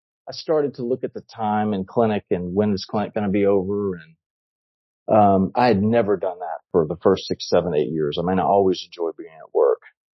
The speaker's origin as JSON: {"language": "English", "region": "Louisiana", "country": "United States", "also_born_or_lived": "Houston", "said": "So I'm from Louisiana. I went to LSU as an undergrad and majored in history, of all things. Went to medical school in New Orleans and then matched at Baylor in Houston."}